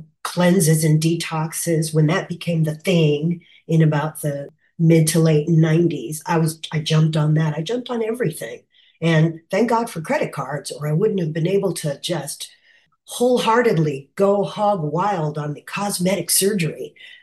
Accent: Kansas City, United States; Well, good morning, everyone. … from Kansas City.

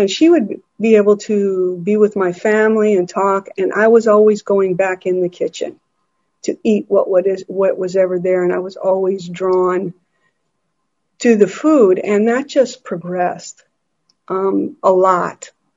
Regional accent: Montana, United States; I grew up in Montana. I never felt like I belonged.

